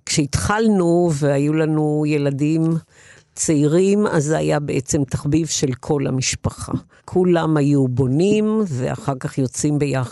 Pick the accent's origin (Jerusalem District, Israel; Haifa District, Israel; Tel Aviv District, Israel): Tel Aviv District, Israel; Holon; אני גדלתי בחולון, כך שבת ים והים היו מאוד קרובים.